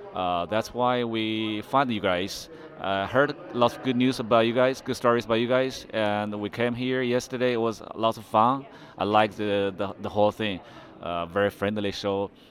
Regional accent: China; moved away as an adult; now in United States; I grew up in China, and I came to this country as a student in 1998. I went to school in Phoenix

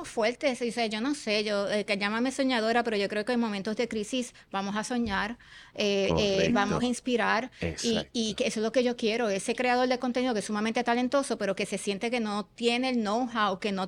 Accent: Puerto Rico; Y obviamente como siendo pues puertorriqueña al fin, sale el patriota de uno y tú quieres exaltar la belleza de tu país, tu cultura, etcétera.

